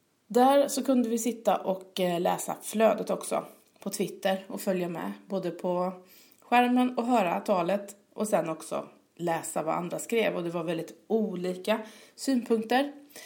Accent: Gothenburg, Västra Götaland County, Sweden; Jag är göteborgare och det är jag mycket stolt över.

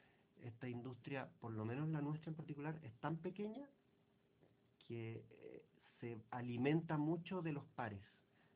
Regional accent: Chile; Entonces nosotros como chilenos lo que más podemos hacer es apoyarnos.

